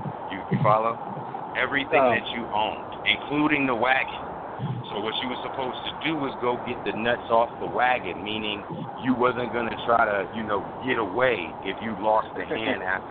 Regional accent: the South, United States; So I'm from the South. Hold on. A lot of people from the South. That's like our favorite game.

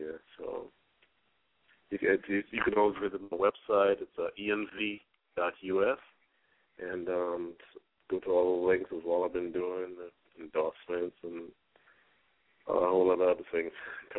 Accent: Trinidad & Tobago; moved away as an adult; now in United States; Okay, well, I'm originally from Trinidad. I've been living here since the early 80s

